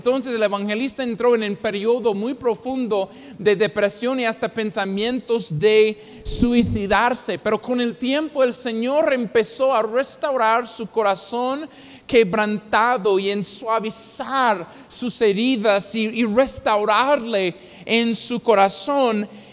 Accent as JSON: {"language": "Spanish", "country": "United States", "said": "Hubo un hombre, hermanos, en mi país, en el estado de Indiana"}